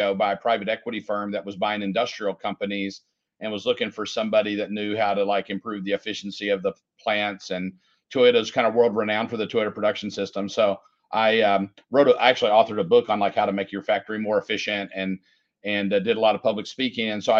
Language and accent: English; Kentucky, United States; Well, I'm from the local area here in Lexington, Kentucky. So I've been in Lexington for over 30 years. I grew up in a small town in Kentucky